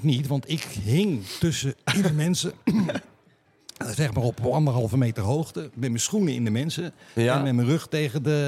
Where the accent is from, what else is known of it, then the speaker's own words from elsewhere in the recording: Rotterdam, South Holland, Netherlands; Ik kom uit Rotterdam.